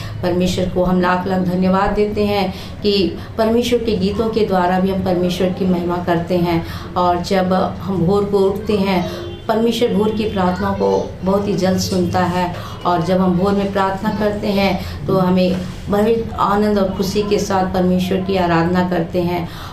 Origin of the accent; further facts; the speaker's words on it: Jharkhand, India; मैं झारखंड की रहने वाली हूँ और मैं हिंदू बैकग्राउंड से आती हूँ